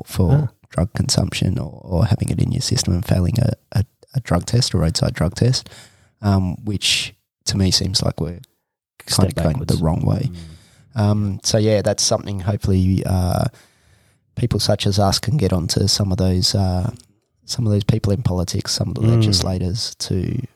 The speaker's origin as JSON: {"language": "English", "country": "Australia", "said": "some of those sobriety tests as an Australian"}